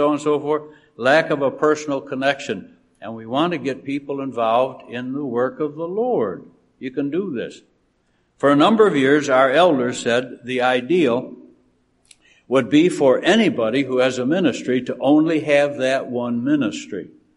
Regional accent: Scotland, United Kingdom; I'm a Scotsman

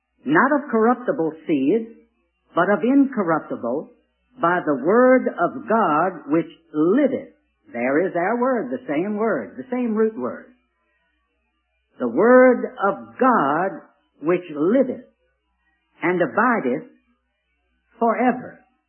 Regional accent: Richmond, Virginia, United States; I told him the latter part of 1954 in my hometown of Richmond, Virginia, at an assembly meeting like this, I heard the gospel.

